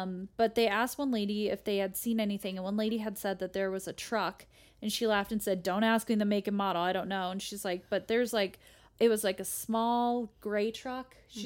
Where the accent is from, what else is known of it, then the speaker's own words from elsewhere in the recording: Colorado, United States; we're from Colorado, so we see more of that stuff.